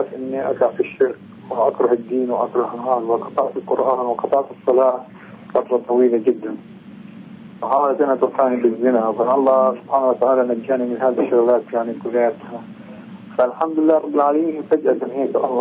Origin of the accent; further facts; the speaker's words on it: Jerusalem, Palestine; من بيت المقدس.